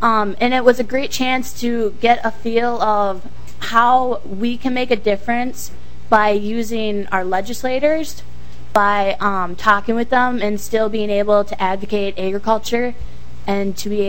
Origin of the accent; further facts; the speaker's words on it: Goodyear, Arizona, United States; I'm from Goodyear, and if you want to find a smaller town, you can try. But Goodyear is an awesome town. We have so many farmers, and we have a lot of kids who do, like, through FFA and 4-H, they go to the state fair every year.